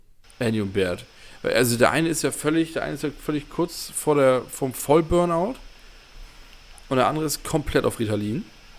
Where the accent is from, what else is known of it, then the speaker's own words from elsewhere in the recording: Northern Germany, Germany; ich bin ja auch Norddeutscher